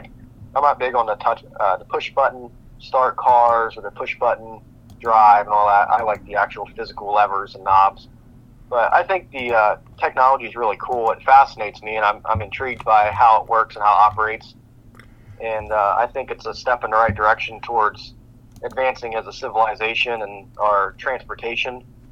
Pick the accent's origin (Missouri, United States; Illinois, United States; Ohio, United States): Ohio, United States; Columbus; I am from Columbus, Ohio. It's where I grew up, born and raised, and that's where I still currently reside.